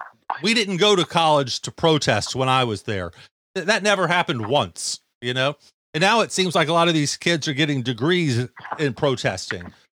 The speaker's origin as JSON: {"language": "English", "region": "the South", "country": "United States", "said": "Phil, I'm a Southerner, and we were raised that you're only supposed to be in the newspaper three times: when you're born, when you die, when you get married."}